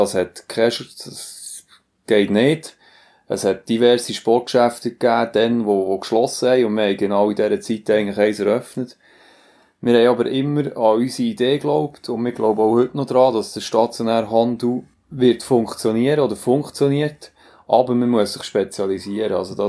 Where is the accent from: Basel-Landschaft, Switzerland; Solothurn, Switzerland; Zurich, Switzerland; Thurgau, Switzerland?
Solothurn, Switzerland; Für uns war klar, Solothurn als Homebase zu starten, weil wir sind hier verankert, wir sind alle aus Solothurn.